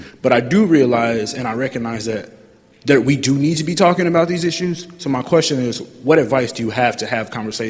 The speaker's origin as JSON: {"language": "English", "town": "St. Louis", "region": "Missouri", "country": "United States", "tie": "born or raised there", "said": "I grew up in St. Louis, less than 15 minutes away from where Mike Brown's life was taken away from him."}